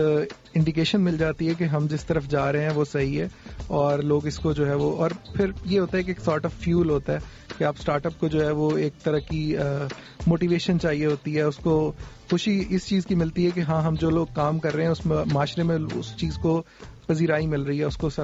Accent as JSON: {"language": "Urdu", "town": "Sahiwal", "region": "Punjab", "country": "Pakistan", "said": "2013 میں میری شادی ہوئی اور میں سائیوال سے بلانگ کرتا ہوں،"}